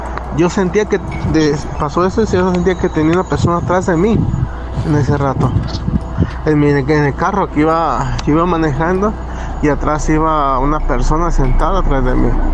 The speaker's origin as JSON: {"language": "Spanish", "town": "Tijuana", "region": "Baja California", "country": "Mexico", "moved": "yes", "lives_now": "Las Vegas, United States", "said": "Yo vengo de Tijuana."}